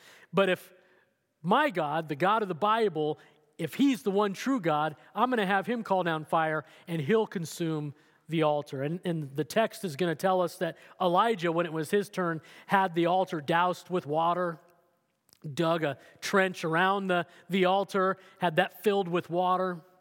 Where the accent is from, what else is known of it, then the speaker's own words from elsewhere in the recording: Denver, Colorado, United States; I grew up in Denver, Colorado.